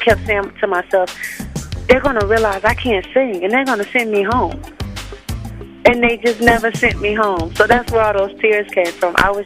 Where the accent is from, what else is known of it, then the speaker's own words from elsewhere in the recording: Saginaw, Michigan, United States; Well, I'm from Saginaw, Michigan. Population is about 5,000 to 6,000 people.